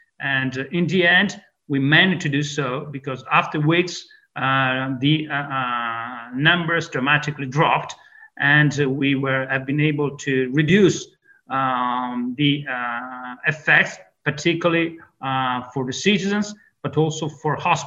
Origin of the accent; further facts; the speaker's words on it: Venice, Veneto, Italy; English is a second language; I'm a Venetian native. In my hometown, Venice, for all your the audience that had the privilege to visiting Venice